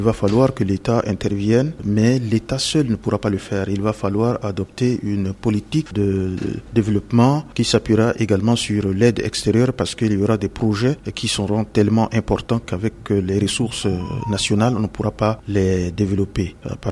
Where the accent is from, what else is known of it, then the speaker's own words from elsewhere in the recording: Central African Republic; je suis centrafricain